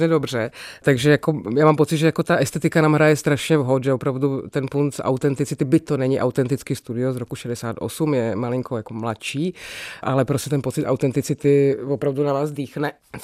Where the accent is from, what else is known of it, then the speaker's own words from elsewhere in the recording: Slovakia; teda jsem ze Slovenska